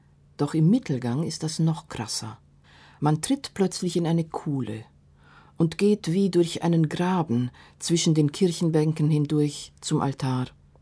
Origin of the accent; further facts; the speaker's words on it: Transylvania, Romania; Mit meinen Kindern reiste ich nach Siebenbürgen, in das Dorf und die Stadt meiner Kindheit, um ihnen zu zeigen, wo ich herkomme.